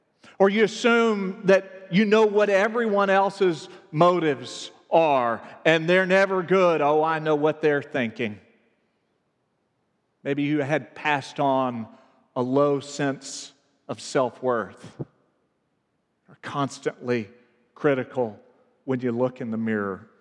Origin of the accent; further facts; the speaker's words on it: United States; And even with fellow Americans, my growing up male in a predominantly white, middle-class, Christian-majority suburb